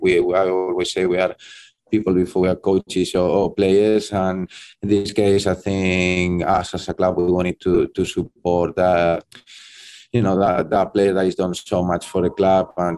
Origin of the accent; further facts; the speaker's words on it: Madrid, Community of Madrid, Spain; English is a second language; Like, I think that me, I grew up in there. Yeah, I went a lot to Real Madrid.